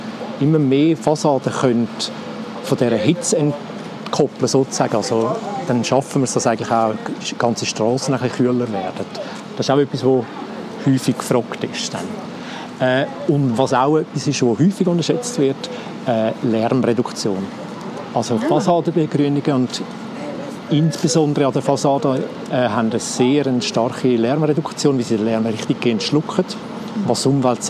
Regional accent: Switzerland; bei uns in der Schweiz

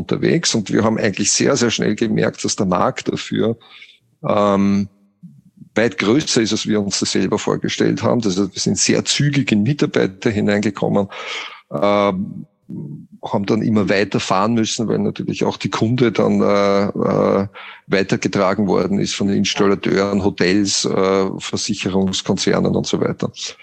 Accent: Austria; Ja, wie man hört, bin ich ja Österreicher.

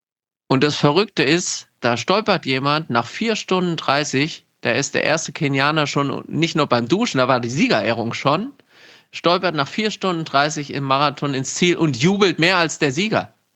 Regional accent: Gelnhausen, Hesse, Germany; deswegen natürlich hier in meiner Heimat eine echte Legende im wahrsten Sinne des Wortes.

